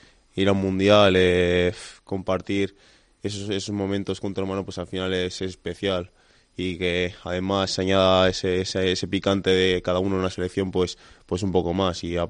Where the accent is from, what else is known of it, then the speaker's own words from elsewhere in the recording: Pamplona, Navarre, Spain; born there; Sí, nací en Pamplona yo.